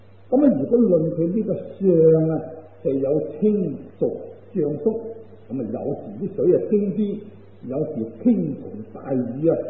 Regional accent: China; 而我哋中国人咧，咁啊，处处有呢个天后庙啊，呢个北帝庙啊，呢个关帝庙啊，文武庙之类啦。

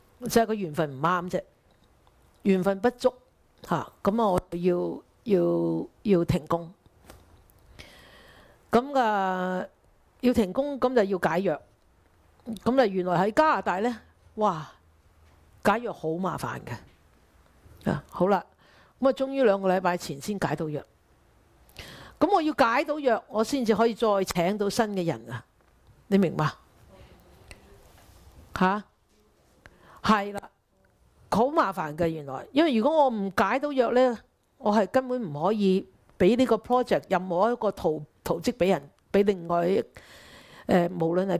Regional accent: China; 我哋中國人講乜嘢？咩咩咩火燒三千丈啊！

